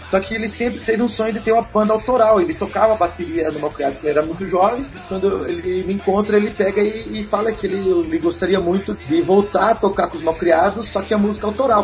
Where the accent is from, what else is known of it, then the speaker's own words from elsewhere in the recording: Paraná, Brazil; venho aí, né, do submundo musical da cidade, aí, né, das periferias da cidade. Venho aqui do bairro do Abranches, da Vila Krasinski.